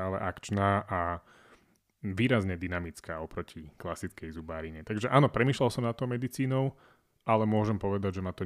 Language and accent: Slovak; Zvolen, Banská Bystrica Region, Slovakia; born there; ja som rodený Zvolenčan, takže ja som bol v podstate v Bystrici vždy plus minus doma